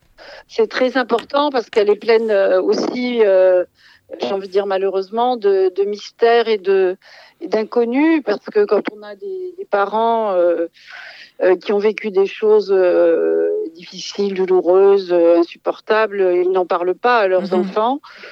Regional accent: Paris, Île-de-France, France; born there; now in Toulouse, France; moi, je suis née à Paris et voilà. Mais je suis venue pour des raisons personnelles à Toulouse.

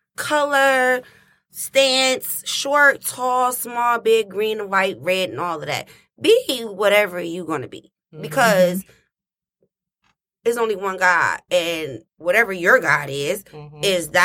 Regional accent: Detroit, Michigan, United States; I'm from Detroit. I live downtown. I work downtown. I went to school downtown.

